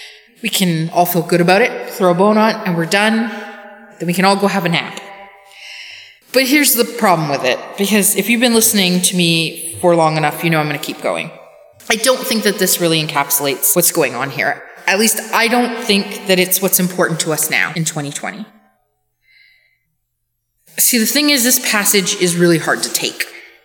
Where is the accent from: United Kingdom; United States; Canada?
Canada; I grew up in Canada in a middle-class home.